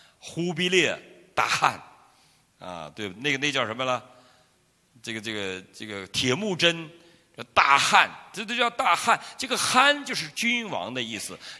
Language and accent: Chinese; China; 你知道我们中国大陆，我们从小生活在一个咒诅的年代